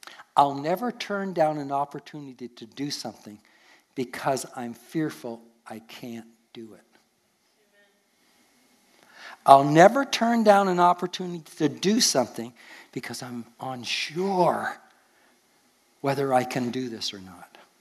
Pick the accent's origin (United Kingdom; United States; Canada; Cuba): Canada; accent: Canadian; But I had my Canadian accent going for me, and so that helped a little bit.